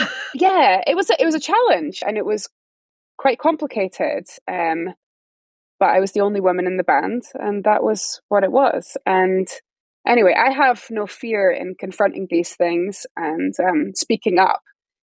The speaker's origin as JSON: {"language": "English", "town": "Edinburgh", "region": "Scotland", "country": "United Kingdom", "tie": "born or raised there", "said": "Same growing up in Edinburgh yeah. in the trad scene, there were guys, there were girls."}